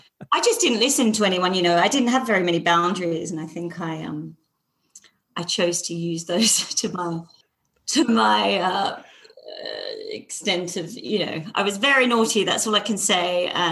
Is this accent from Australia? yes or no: yes; Perth, Western Australia, Australia; I was from Perth, from a suburb that there was not a lot of culture in Perth.